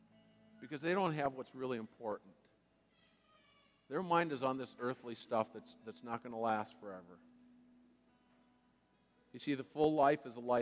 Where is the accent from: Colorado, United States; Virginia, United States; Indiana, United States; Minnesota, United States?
Minnesota, United States; Redwood Falls; I'm from Redwood Falls. I'm a Minnesotan. In fact, I just told John, I'm from Minnesota.